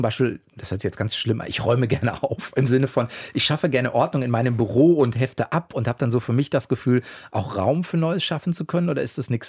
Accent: Dortmund, North Rhine-Westphalia, Germany; er ist nach Dortmund gekommen, in das Herz der Sozialdemokratie, in meine Heimatstadt. Und ich war Kind.

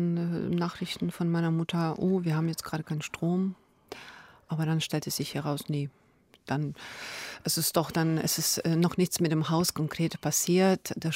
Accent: Chernivtsi, Chernivtsi Oblast, Ukraine; now in Germany; Ich komme aus Tschernowitz, das ist eine Stadt an der rumänischen Grenze

